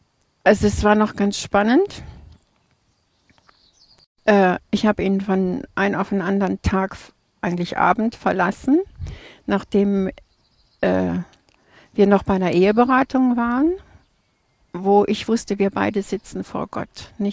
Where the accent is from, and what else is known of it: Krefeld, North Rhine-Westphalia, Germany; now in Thun, Switzerland